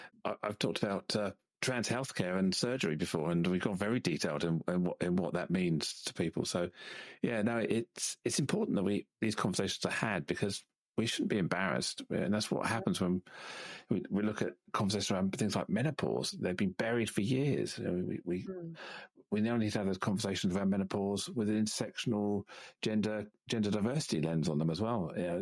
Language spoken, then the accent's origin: English; Singapore; born there; also born or lived in Malaysia; I was born in Singapore.